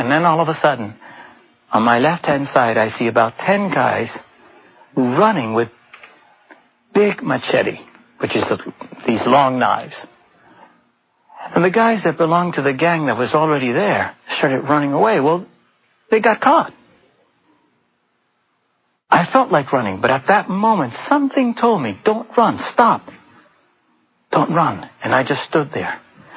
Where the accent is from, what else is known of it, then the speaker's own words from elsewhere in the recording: Los Angeles, California, United States; I grew up right in the Hollywood neighborhood. And I was only 14 years old.